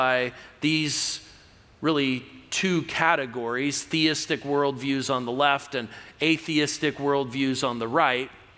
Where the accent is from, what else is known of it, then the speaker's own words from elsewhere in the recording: California, United States; Now listen, even though I'm from California, I am a full-blooded American